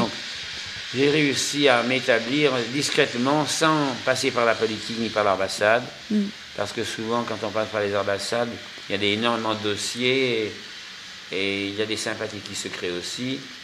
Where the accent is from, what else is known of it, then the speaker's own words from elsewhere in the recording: France; Nous avons des qualités en tant que Français et Européens.